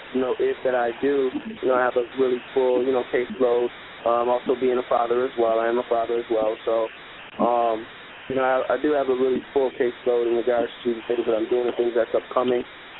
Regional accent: Rochester, New York, United States; I'm not from Buffalo myself. I'm actually from Rochester.

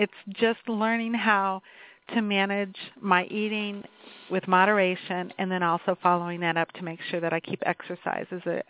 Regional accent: Naperville, Illinois, United States; I grew up here in Naperville, and so always, you know, just had a lot of extra weight

